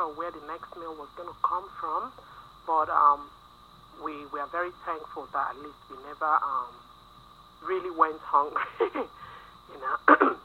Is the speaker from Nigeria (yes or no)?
yes; Enugu, Enugu State, Nigeria; growing up in Nigeria, Enugu, which literally means on top of the hill, life wasn't terrible. It was a lot of struggles, you know, economically. I didn't grow up in a wealthy family, but myself and my siblings, we were trained to be very religious.